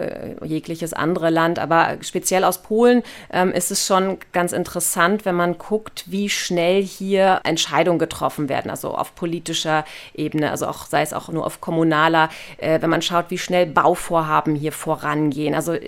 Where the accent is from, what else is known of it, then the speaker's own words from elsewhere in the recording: Neuruppin, Brandenburg, Germany; ich bin ja aus Neuruppin, das ist einfach eine total tolle Stadt.